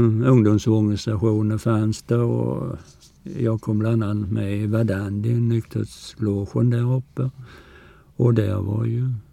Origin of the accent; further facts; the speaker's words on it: Kosta, Kronoberg County, Sweden; Nej, jag är från Kosta. Hem från Kosta, som de alltid säger, de som är ute i förskängaren. Jag föddes där 16